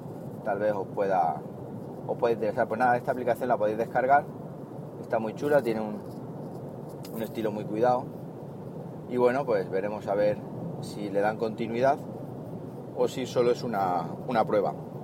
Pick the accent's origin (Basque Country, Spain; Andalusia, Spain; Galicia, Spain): Andalusia, Spain; Siles; Siles es mi pueblo, un pueblo del norte de la provincia de Jaén.